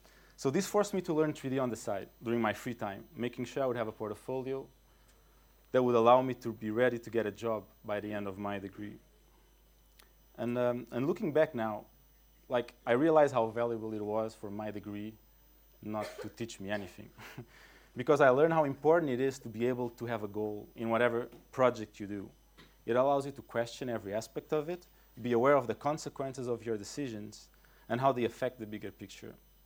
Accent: Lisbon, Portugal; born there; English is a second language; I was born in Lisboa, and I studied in Fine Arts

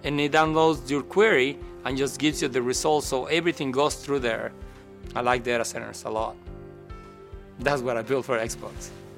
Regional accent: Mexico City, Mexico; I grew up in Mexico City. It was hard. We lived in a pretty tough neighborhood.

